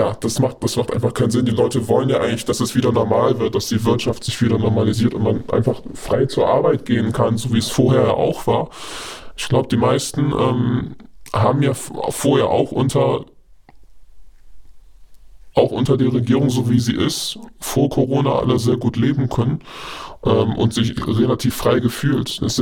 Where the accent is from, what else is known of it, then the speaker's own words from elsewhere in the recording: China; Und wenn man das alles sieht als Chinese